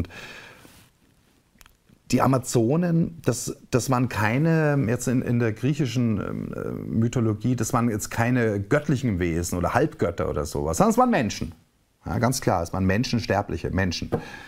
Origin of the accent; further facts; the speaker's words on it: Munich, Bavaria, Germany; Aber ich komme mal aus München auch, das ist meine Heimatstadt.